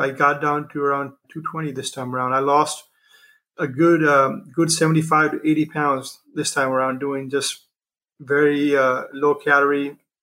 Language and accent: English; India; I mean, I come from India